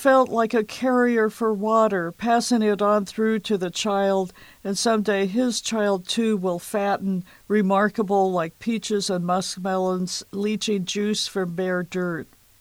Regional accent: Kansas, United States; I grew up in the Flint Hills.

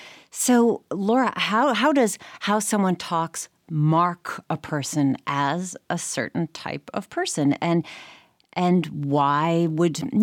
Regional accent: New Hampshire, United States; Like, I grew up in New Hampshire.

